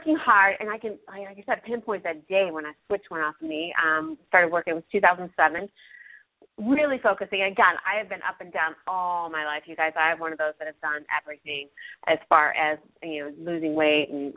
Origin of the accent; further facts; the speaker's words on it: Ohio, United States; We are going to go right off to Ohio. We're going to go talk to Becky. Becky, yeah, you're back in my home state. And I'm not there.